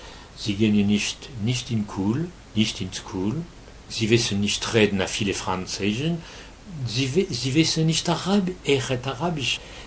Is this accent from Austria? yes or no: no; France; born there; German is a second language; Wenn ich bin geboren in Frankreich